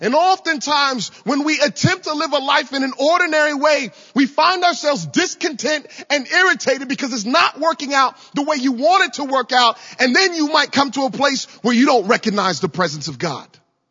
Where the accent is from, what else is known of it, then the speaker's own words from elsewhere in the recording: Virginia, United States; I've got friends still where I grew up in Virginia that are living life in a normal way.